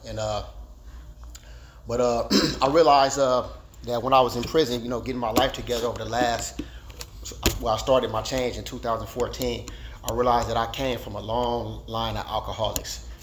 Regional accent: Los Angeles, California, United States; I grew up in South Central LA on the South Side. And so that's all I knew.

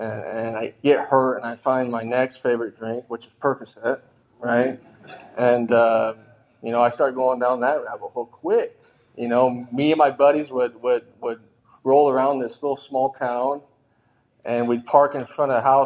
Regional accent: Idaho, United States; I grew up in Idaho in a smaller town, right?

